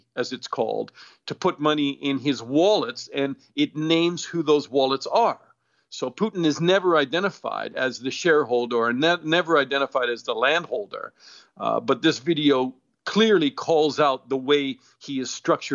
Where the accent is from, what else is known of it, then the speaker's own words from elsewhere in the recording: Canada; born there; I was born in Canada